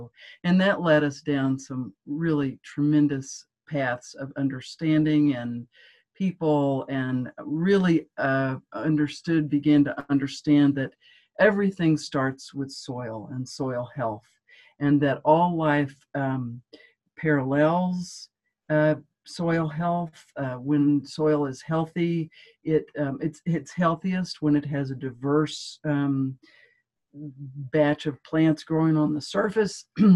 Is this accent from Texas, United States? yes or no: yes; Dallas, Texas, United States; Yeah, I grew up in the city. I grew up in Dallas